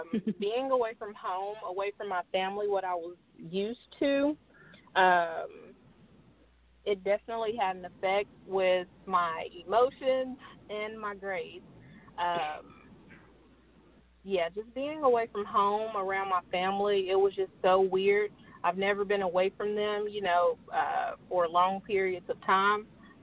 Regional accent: Chicago, Illinois, United States; Growing up in Chicago, my parents, she explained to me that life was, you know, really difficult for them. And it still is difficult in Chicago. Majority of my family is still there.

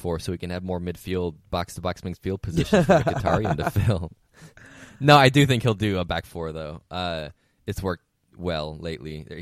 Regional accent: United States; I've had people tell me that my opinion is null and void because I'm an American.

